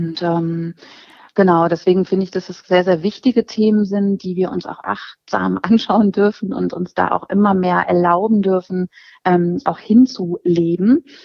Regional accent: Hannover, Lower Saxony, Germany; ich komme aus Hannover und bin 43 Jahre alt, bin selbst auch Mama und habe drei Kinder

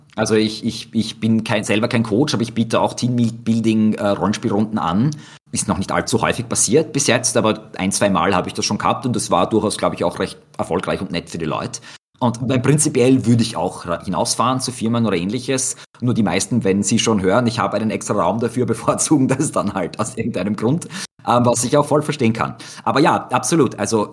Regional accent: Austria; das ist leider etwas, das bei uns in Österreich relativ selten ist.

